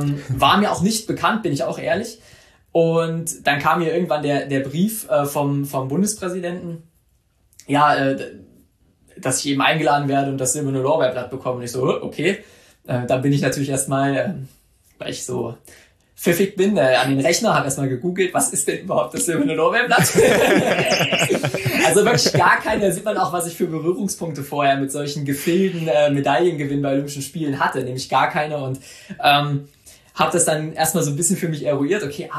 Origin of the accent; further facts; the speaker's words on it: Mühlhausen, Thuringia, Germany; dann wurde ich von meiner Heimatstadt Mühlhausen hier in Thüringen empfangen.